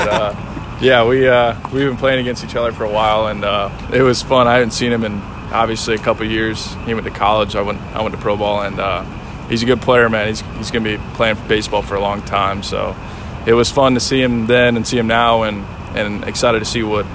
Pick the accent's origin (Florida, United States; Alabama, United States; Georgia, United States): Florida, United States; I know it's a little hotter down here, but I'm from Florida, so it's nice to kind of feel like you're back home a little bit.